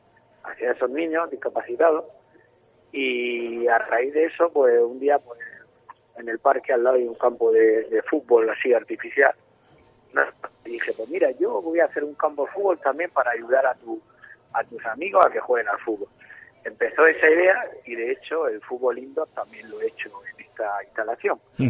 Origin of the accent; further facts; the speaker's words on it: Murcia, Region of Murcia, Spain; vamos a hacer algo en Murcia, que es mi tierra, mi ciudad